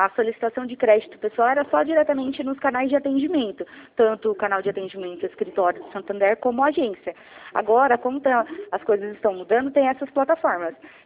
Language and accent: Portuguese; Jundiaí, São Paulo, Brazil